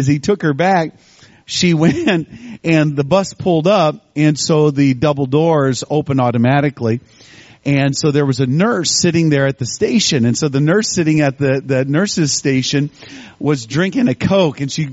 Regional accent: Minnesota, United States; I'm an evangelist from Minnesota.

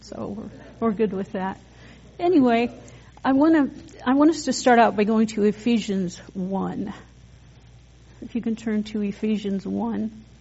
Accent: Culver, Indiana, United States; I grew up on a farm northwest of Culver, and we had green tractors, Danny.

